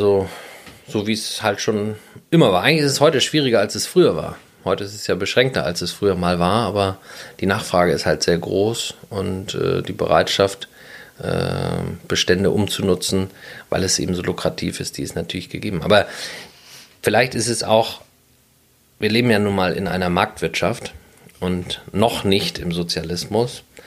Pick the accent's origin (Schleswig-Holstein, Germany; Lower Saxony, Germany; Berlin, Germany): Schleswig-Holstein, Germany; also born or lived in Bavaria; Ja, ich bin in der Tat auf der Insel geboren, in der Nordseeklinik, nicht zu verwechseln mit der Schwarzwaldklinik. Und bin der Erste bei uns aus der Familie, wie ich ja erwähnte. Meine Familie ist ja hierher geflohen sozusagen.